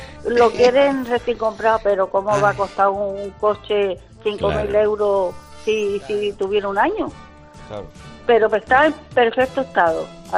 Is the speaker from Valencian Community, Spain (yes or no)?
no; La Redondela, Andalusia, Spain; now in Sanlúcar la Mayor, Spain; Pero soy de la Redondela, de Huelva.